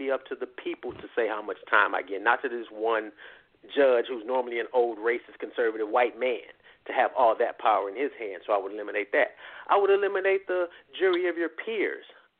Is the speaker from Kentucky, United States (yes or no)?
no; Compton, California, United States; not 12 white women from Beverly Hills when I grew up in Compton.